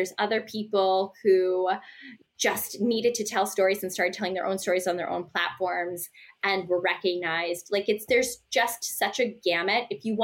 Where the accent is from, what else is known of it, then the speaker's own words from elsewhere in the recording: East Coast, United States; Because I'm from the East Coast, I opted to go to New York. So I come to New York